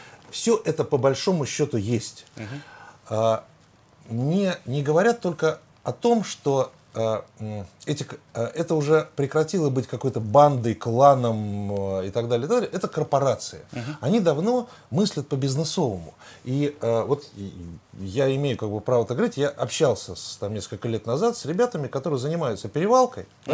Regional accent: Saint Petersburg, Russia; Я говорю, я из Петербурга, напоминаю.

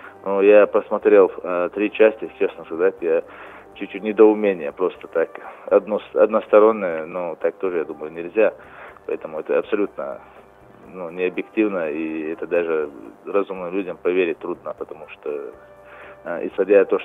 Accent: Chechnya, Russia; я сам уроженец Чеченской Республики и представитель главы Чеченской Республики

